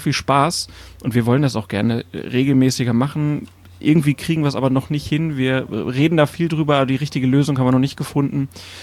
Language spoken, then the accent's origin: German; Lower Saxony, Germany; Also ich bin in der Nähe von Hannover groß geworden, so 30 Kilometer westlich.